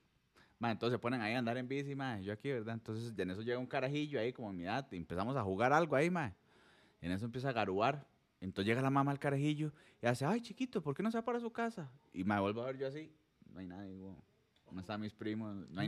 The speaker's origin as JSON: {"language": "Spanish", "region": "Alajuela", "country": "Costa Rica", "said": "Nosotros somos de Alajuela, madre. Estábamos en Chepe, madre."}